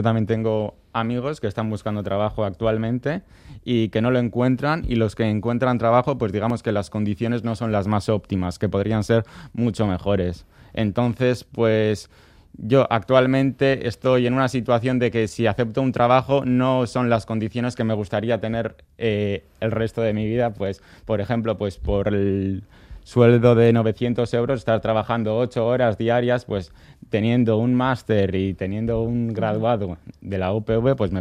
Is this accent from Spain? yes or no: yes; Bermeo, Basque Country, Spain; yo soy de Bermeo y no he podido salir de allí